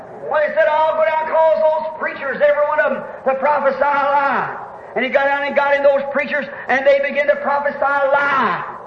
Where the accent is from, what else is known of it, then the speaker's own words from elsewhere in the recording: United States; I'm an American, certainly.